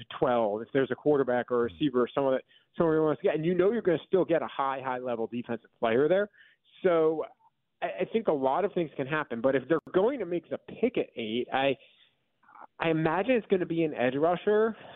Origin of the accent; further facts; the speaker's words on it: New York, United States; also born or lived in California / Virginia / Indiana / Michigan; I've lived in California and Virginia and Indiana and Michigan and now Georgia, and I grew up in New York. I've been a bunch of places.